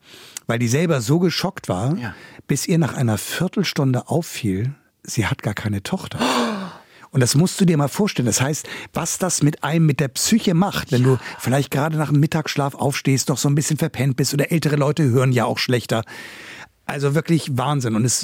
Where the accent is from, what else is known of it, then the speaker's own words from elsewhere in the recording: Wellingsbüttel, Hamburg, Germany; Also ich entscheide mich für die Alster, weil ich hier groß geworden bin. Das ist hier so meine Ecke. Ich bin im Wellingsbüttel aufgewachsen